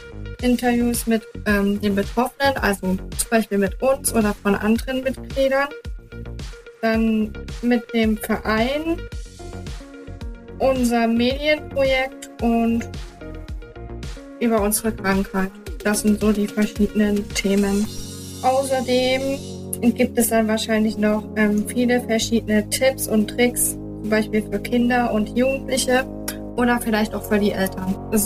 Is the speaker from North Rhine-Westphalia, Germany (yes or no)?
no; Dresden, Saxony, Germany; ich bin 18 Jahre alt. Ich komme aus Dresden in der Nähe von Sachsen.